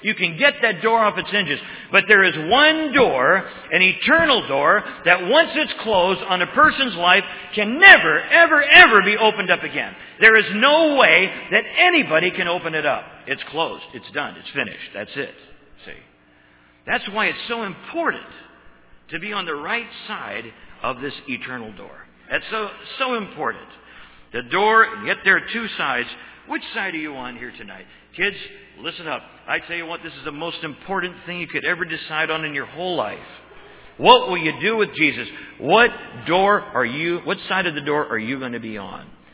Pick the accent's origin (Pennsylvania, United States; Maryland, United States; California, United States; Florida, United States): Pennsylvania, United States; Hazleton; born there; I was born in Hazleton, but I was born spiritually in Weatherly.